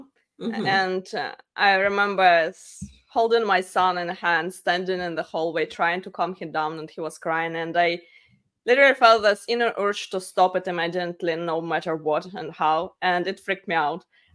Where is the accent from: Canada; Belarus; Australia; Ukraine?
Ukraine; now in United States; I'm in Texas near the Houston area. Mm-hmm. Yeah, but originally I'm from Ukraine. We came here 4 years ago.